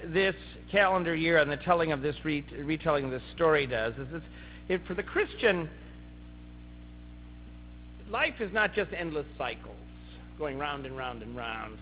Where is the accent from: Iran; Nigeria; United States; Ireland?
Ireland; You know, maybe it's because I'm Irish. You get this morbid thing.